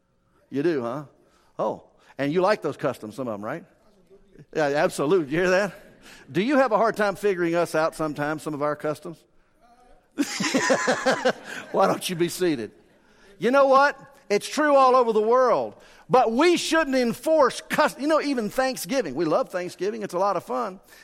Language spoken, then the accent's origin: English; the South, United States; Like, I mean, I'm from a different culture. I'm from the South, and I'm a different person.